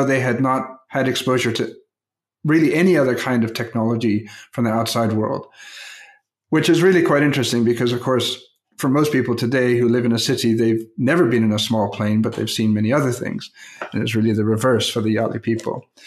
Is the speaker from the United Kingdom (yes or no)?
no; Papua, Indonesia; let me start with a story from my days growing up in Papua. Now, in the region I grew up in, there's really two ways to get around, either by small aircraft or on foot. There was no roads.